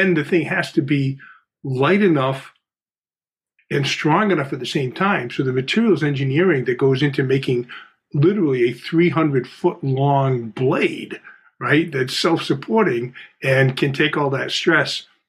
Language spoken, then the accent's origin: English; New Bedford, Massachusetts, United States; So I grew up in New Bedford, and in front of the New Bedford Library is a picture of a whaler guy with a harpoon in a boat.